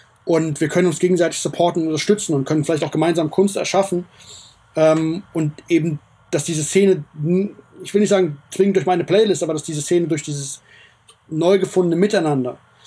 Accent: Frankfurt, Hesse, Germany; Aber klar, ich bin Frankfurter, hier hat alles angefangen.

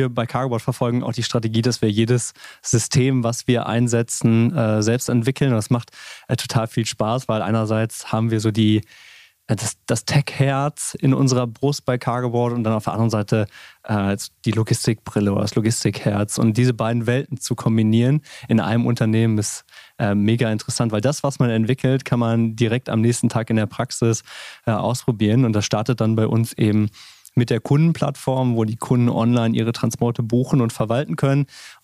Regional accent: Paderborn, North Rhine-Westphalia, Germany; Ich bin in Paderborn geboren, Paderborn aufgewachsen.

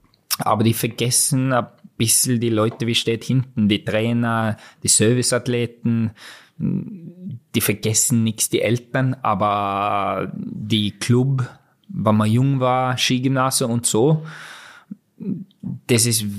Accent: Norway; German is a second language; now in Salzburg, Austria; Leute hast Doppel-Staatsbürgerschaft in Österreich. Aber ich bin in Norwegen geboren, aufgewachsen, Raringen, wo ich komme aus dem Norwegen, das ist, was sagt man, richtige Heimat

